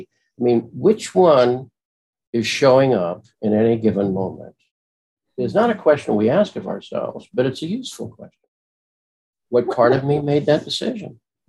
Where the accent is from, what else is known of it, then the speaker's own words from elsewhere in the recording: Springfield, Illinois, United States; because I grew up in Springfield, Illinois, the home of Lincoln, was talk to Lincoln.